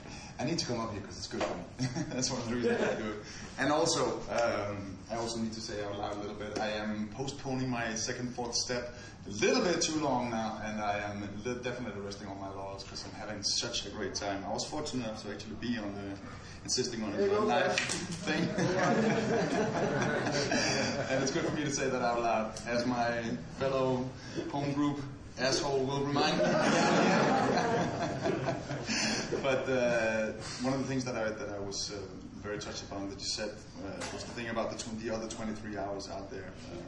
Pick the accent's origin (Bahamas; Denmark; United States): Denmark; Copenhagen, Capital Region of Denmark; I'm an alcoholic. I'm from Copenhagen, Denmark.